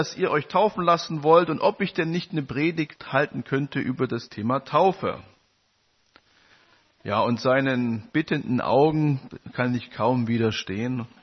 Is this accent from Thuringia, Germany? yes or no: yes; Thuringia, Germany; ich habe gesagt, ich bin in Ostthüringen aufgewachsen.